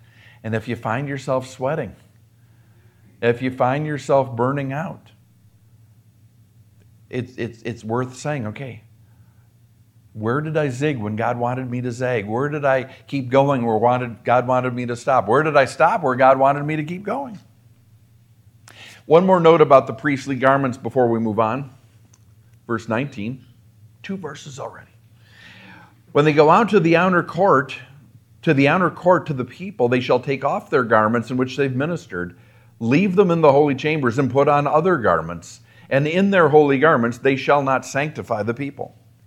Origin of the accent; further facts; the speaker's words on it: Minnesota, United States; the table was set for us in Minneapolis, my hometown, or next door to my hometown.